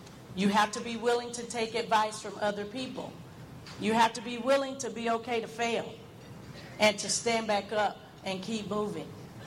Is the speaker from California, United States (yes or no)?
no; St. Petersburg, Florida, United States; So growing up in St. Petersburg, I'm a native St. Petersburg. I'm about resident. I'm about 50 years old. And I say that very proud because where I came from, a lot of my colleagues are not still here.